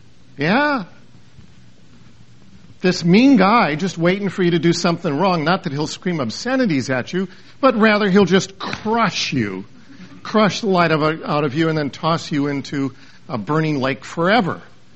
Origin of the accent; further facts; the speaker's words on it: Bellwood, United States; I'm reminded equally of when I was a kid growing up in Bellwood.